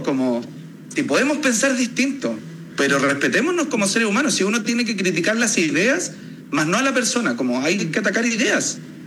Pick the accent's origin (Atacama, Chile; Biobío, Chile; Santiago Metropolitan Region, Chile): Santiago Metropolitan Region, Chile; Santiago